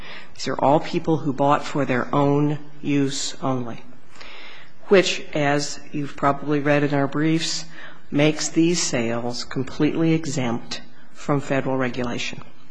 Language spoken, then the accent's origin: English; Kansas City, Missouri, United States; I'm a lawyer from Kansas City.